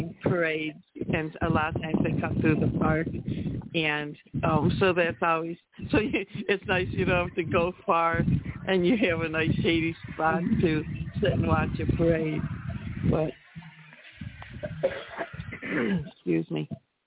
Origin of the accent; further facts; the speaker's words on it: Buffalo, New York, United States; And of course, I grew up in South Buffalo, which was primarily Irish back then.